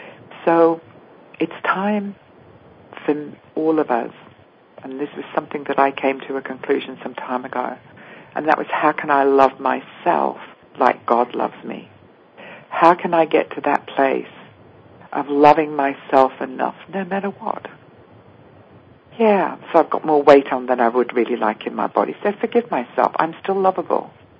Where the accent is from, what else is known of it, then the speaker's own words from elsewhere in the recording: England, United Kingdom; also born or lived in different countries; growing up in England was, in my mind, very quite restrictive